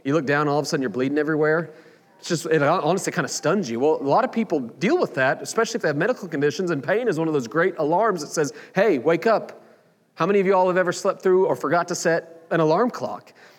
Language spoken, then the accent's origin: English; Oklahoma, United States; You know, growing up in Oklahoma, there was one thing that always notified everybody in the city that it was 12 o'clock noon on a Saturday.